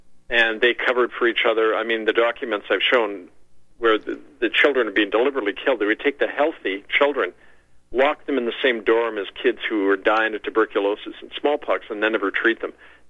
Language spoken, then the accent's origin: English; Canada; But in Canada, we got that old British tradition